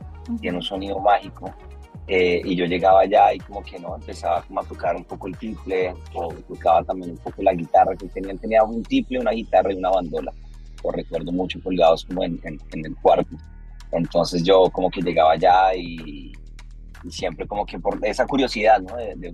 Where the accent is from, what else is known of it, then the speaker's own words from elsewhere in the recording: Tunja, Boyacá, Colombia; pues yo nací en Tunja, y en ese momento ya en el colegio donde yo estudiaba